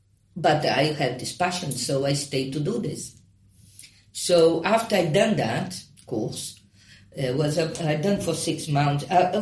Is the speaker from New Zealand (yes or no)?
no; Brazil; English is a second language; now in England; Well, the thing is, I come from Brazil. I never meant to be here. I didn't come to England to stay here.